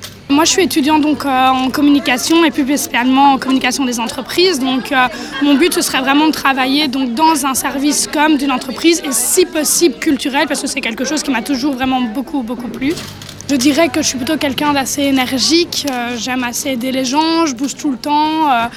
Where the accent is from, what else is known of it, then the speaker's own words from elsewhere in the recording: Spain; c'est assez typique méditerranéen, c'est parce que comme je viens d'Espagne, bah, évidemment, j'ai aussi pris les caractéristiques de ce pays-là.